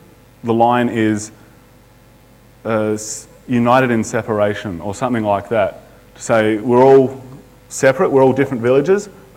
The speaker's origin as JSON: {"language": "English", "country": "Australia", "said": "Because I'm from Australia"}